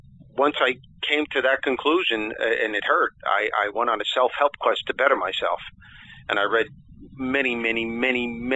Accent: New York, United States; also born or lived in Brooklyn; I was born in Brooklyn, New York, and moved out east where I live right now, Long Island, way out east Long Island, and had your regular childhood with a ton of negative labels, though.

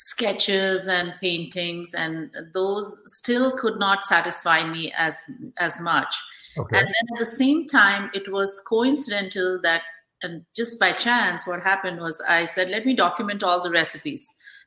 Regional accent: India; So I'm from India. I grew up in India

